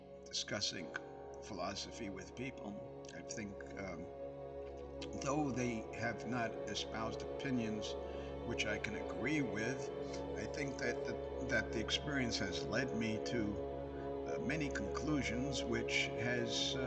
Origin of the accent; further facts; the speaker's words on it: Brooklyn, New York, United States; now in Altoona, United States; He originally came from my hometown in Brooklyn. It's amazing how many people came from my hometown in Brooklyn that went to the same schools I did